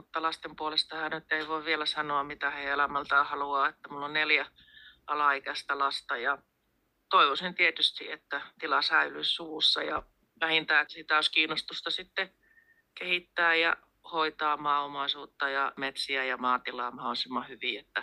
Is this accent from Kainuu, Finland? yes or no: no; Rantsila, North Ostrobothnia, Finland; ja mä tuun Siikalatvalta Oulun eteläpuolelta Rantsilasta.